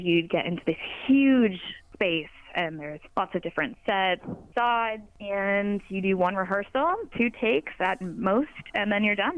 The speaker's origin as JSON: {"language": "English", "region": "Midwest", "country": "United States", "tie": "born or raised there", "moved": "yes", "lives_now": "Los Angeles, United States", "said": "That kind of came again from a little bit from growing up in the Midwest."}